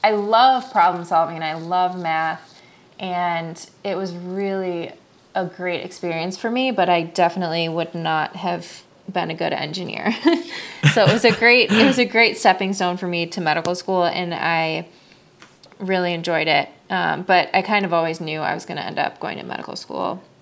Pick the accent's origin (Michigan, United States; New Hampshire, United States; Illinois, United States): Michigan, United States; So I grew up in Michigan.